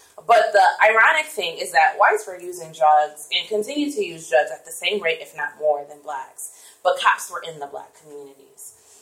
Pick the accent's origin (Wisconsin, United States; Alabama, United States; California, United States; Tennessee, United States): Wisconsin, United States; Milwaukee; I'm from Milwaukee myself, and I remember the 90s being a glorious era in some ways because it was my coming of age